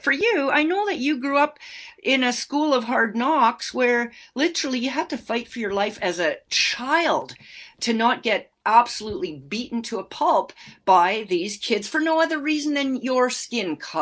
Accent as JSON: {"language": "English", "town": "Edmonton", "region": "Alberta", "country": "Canada", "tie": "born or raised there", "said": "I grew up in Edmonton in a, I would say it's a middle class neighborhood, and it was really all European stock people. It was really about 99.9% white people."}